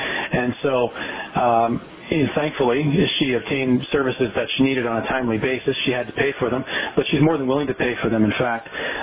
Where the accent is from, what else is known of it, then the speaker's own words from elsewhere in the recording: Windsor, Ontario, Canada; one of which was started in Windsor, Ontario, which is my hometown.